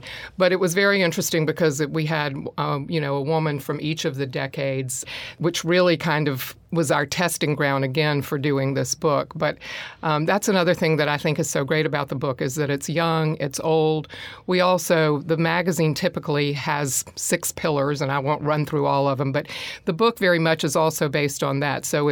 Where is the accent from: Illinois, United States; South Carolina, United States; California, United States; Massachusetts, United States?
South Carolina, United States; also born or lived in New York; growing up in South Carolina. And her father was a teacher. My father was a teacher. Moving to New York, coming back to the South.